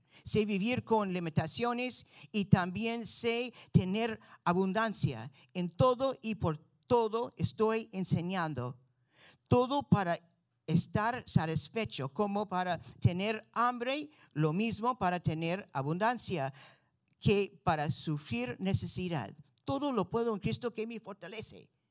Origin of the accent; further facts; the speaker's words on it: Florida, United States; Spanish is a second language; also born or lived in Peru; Para mí, para regresar aquí en Melbourne, yo soy de Brevard County. Para mí, aquí, yo necesito acostumbrarme de nuevo. Yo soy más peruano que gringo.